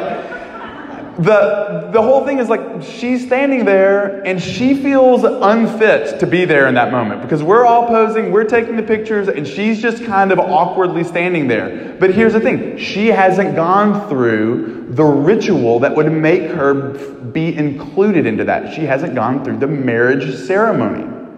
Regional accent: Tuscumbia, Alabama, United States; and I'm this bumpkin from Tuscumbia, Alabama.

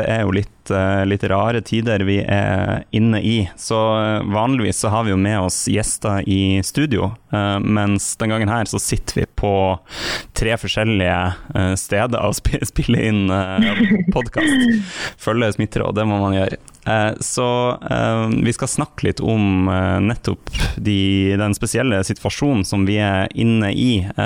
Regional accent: Bodø, Nordland, Norway; Hjemme i Bodø

